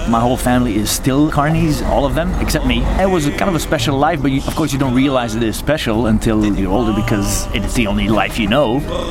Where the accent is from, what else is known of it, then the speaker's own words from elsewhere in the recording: Brussels, Brussels-Capital Region, Belgium; Born and raised in Brussels, yeah. As a Carney, though, so we were traveling from city to city, town to town, so it wasn't only Brussels.